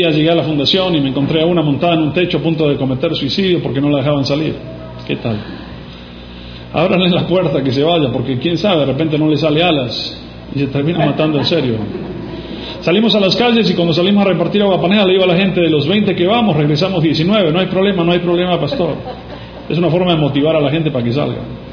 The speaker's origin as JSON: {"language": "Spanish", "country": "Argentina", "said": "Soy argentino."}